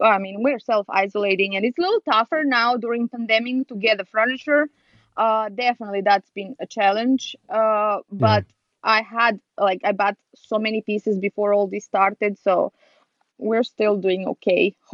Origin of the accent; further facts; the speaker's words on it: Serbia; English is a second language; moved away as an adult; now in United States; It's because I was born and I grew up in Serbia, actually. And I came to the United States 8 years ago.